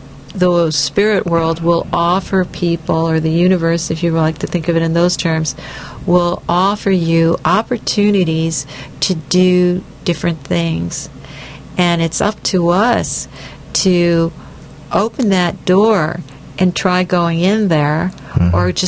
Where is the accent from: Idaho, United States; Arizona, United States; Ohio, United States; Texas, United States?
Ohio, United States; also born or lived in France / New York; I grew up in Ohio. There weren't any Indians there. And I lived in France for a number of years.